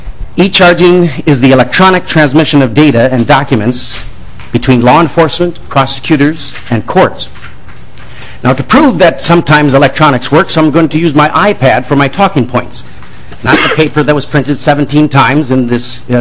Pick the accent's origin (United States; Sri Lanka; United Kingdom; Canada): United States; Minnesota; and my hometown that I was raised in, home county, Carver County